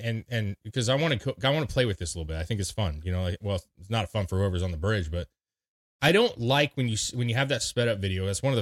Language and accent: English; Portland, Oregon, United States; especially when we grew up in Portland, you have, you know, good sized ships going through, you know, all the time and tons of bridges